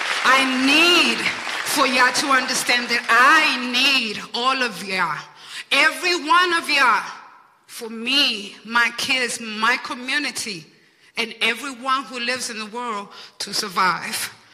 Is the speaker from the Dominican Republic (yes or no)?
yes; Dominican Republic; I'm from the Dominican Republic. I am a dreamer.